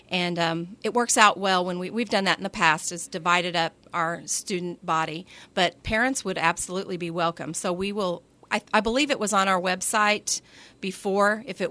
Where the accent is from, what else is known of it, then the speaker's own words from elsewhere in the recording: Carmi, Illinois, United States; I am from Carmi, Illinois. I graduated from Carmi Community High School.